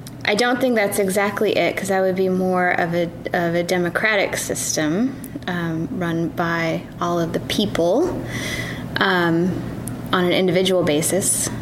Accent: Lincoln, California, United States; now in Virginia, United States; I am. My hometown is Lincoln, California, but I've been a Virginian for 10 years

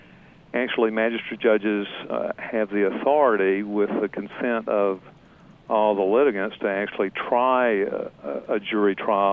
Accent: Jackson, Tennessee, United States; now in Houston, United States; I'm originally from Tennessee. I grew up in Jackson, Tennessee.

